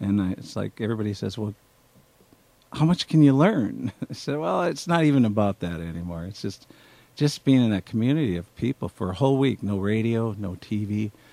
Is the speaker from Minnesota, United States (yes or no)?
yes; Minnesota, United States; also born or lived in California; I'm from Minnesota originally.